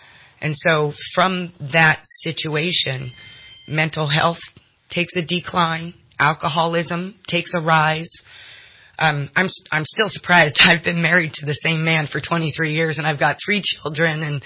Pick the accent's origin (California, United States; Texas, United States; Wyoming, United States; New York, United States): California, United States; Los Angeles; You know, I'm from East L.A., Watts, Compton.